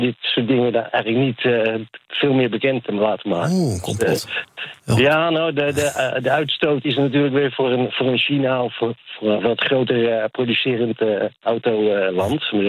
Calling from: Culemborg, Gelderland, Netherlands; uit Culemborg.

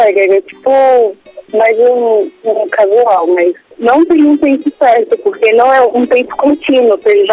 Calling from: Brasília, Federal District, Brazil; Eu falo de Brasília.

